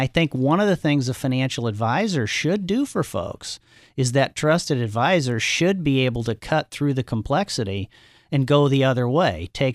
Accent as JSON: {"language": "English", "town": "Omaha", "region": "Nebraska", "country": "United States", "tie": "born or raised there", "said": "Mr. Buffett, growing up in Omaha, Nebraska, how can you not look up to Warren Buffett?"}